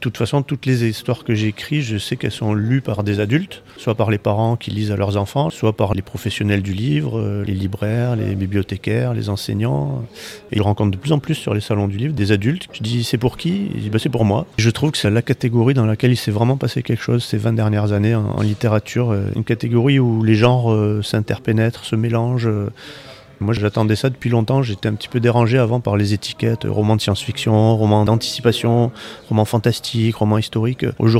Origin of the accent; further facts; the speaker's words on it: Oran, Oran Province, Algeria; now in France; j'ai vécu mon enfance en Algérie parce que mes parents étaient Français, mais ils sont allés 10 ans en coopération à Oran. Moi, j'y suis resté 8 ans et puis on y retourne.